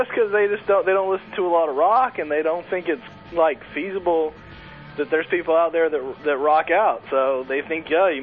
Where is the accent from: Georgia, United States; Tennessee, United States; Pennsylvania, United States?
Tennessee, United States; Chattanooga; now in Los Angeles, United States; I grew up in Chattanooga, Tennessee.